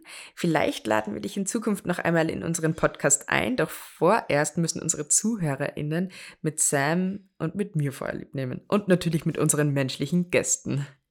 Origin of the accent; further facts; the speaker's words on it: Austria; Wenn ich in meinem Dialekt rede und schreibe, kannst du dann raten, woher ich in Österreich komme?